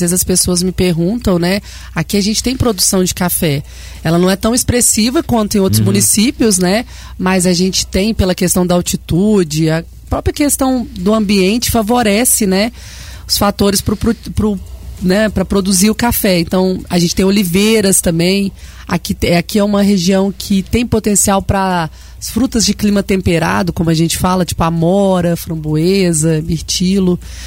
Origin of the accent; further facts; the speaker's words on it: Juiz de Fora, Minas Gerais, Brazil; Eu que vim de Juiz de Fora, depois que eu fui pro campo, né? Então, urbana, e fui pro rural.